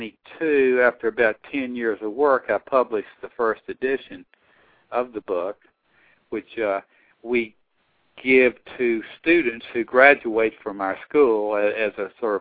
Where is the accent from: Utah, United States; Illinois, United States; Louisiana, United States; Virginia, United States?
Virginia, United States; I grew up in the Baptist Church here in Virginia